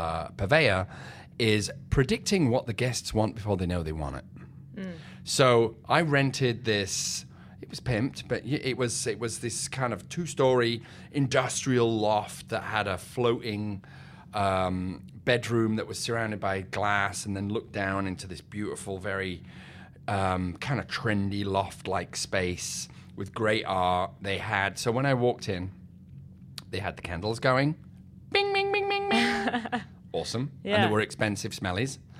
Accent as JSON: {"language": "English", "town": "Leeds", "region": "Yorkshire and the Humber", "country": "United Kingdom", "tie": "born or raised there", "said": "I had the chance to go back to my hometown, which is, for all you guys who may be listening in Old Blighty, it's Leeds, which is in Yorkshire, near Manchester. I haven't lived there in a long, long time"}